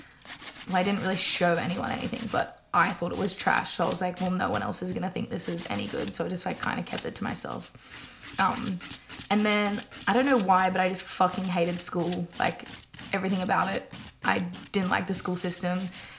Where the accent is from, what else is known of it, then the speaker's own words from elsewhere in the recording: Logan, Queensland, Australia; also born or lived in Gold Coast; So I was originally from the Gold Coast, but we moved up like pretty soon after I was born and then stayed around like Logan area.